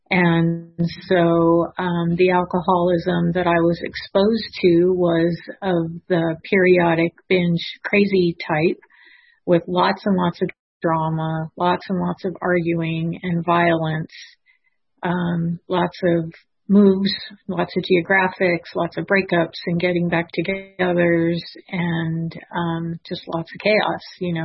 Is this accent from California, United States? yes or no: yes; Los Angeles, California, United States; born there; I will tell you that I was born in Los Angeles, California. I'm the first child of four. And I grew up in an alcoholic home.